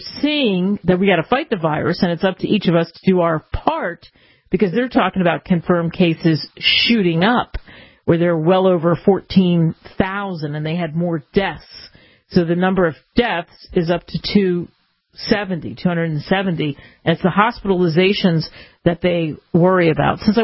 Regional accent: Camden, New Jersey, United States; I mentioned growing up near Camden, New Jersey

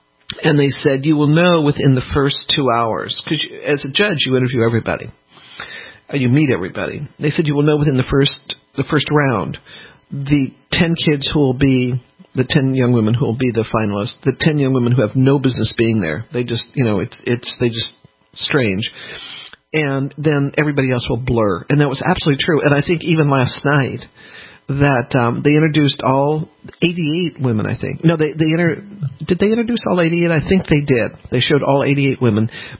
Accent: Louisiana, United States; Louisiana, my home state, seceded from the Union in 1861 on this day.

